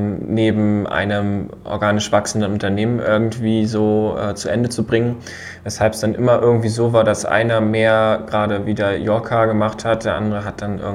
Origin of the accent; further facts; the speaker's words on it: Rostock, Mecklenburg-Vorpommern, Germany; Wir sind ja beide Rostocker